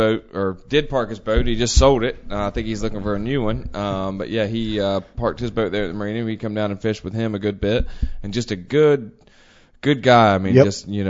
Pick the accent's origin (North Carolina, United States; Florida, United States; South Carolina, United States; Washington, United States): North Carolina, United States; Charlotte; that's how long my family's had season tickets to the Panthers growing up in Charlotte. I try to make it back up for at least one or two games a year.